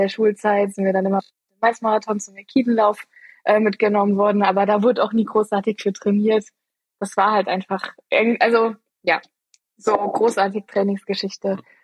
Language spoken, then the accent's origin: German; Eifel, Germany; Ich bin aufgewachsen in der Eifel, da ist, also gibt's so Sport, an sportlicher Infrastruktur gar nichts.